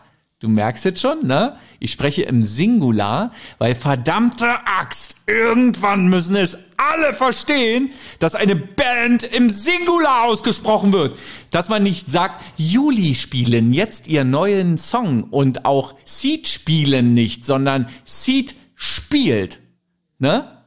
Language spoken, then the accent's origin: German; East Germany, Germany; Also ich bin halt im Osten groß geworden.